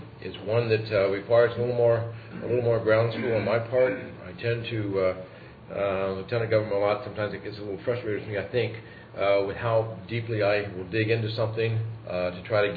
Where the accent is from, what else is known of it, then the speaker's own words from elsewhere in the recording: Valdez, Alaska, United States; I'm from Valdez